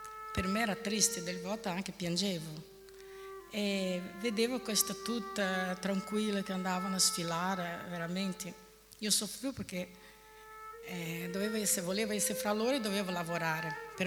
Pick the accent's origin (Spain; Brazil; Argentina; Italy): Brazil; Poi provengo da una famiglia numerosa del Brasile, sono la terza di 10 figli.